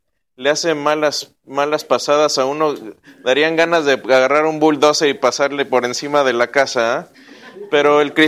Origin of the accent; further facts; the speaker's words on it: Querétaro, Mexico; donde yo crecí, en Querétaro, crecí en un lugar que era una colina, y se veía un pueblo de enfrente